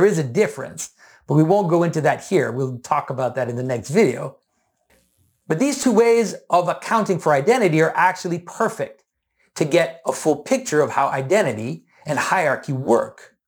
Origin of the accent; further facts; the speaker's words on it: Quebec, Canada; I bear the name of my ancestors … while I am also marked by being Quebecois, by being Canadian